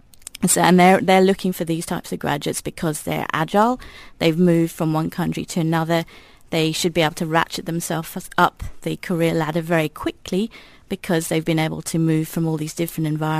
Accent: United Kingdom; accent: Queen's English; moved away; also born or lived in Singapore / Dubai / Sydney; I came from the UK, so I spoke the Queen's English.

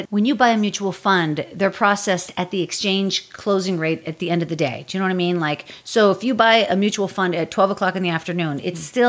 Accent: Pittsburgh, Pennsylvania, United States; summer growing up, because I'm from Pittsburgh.

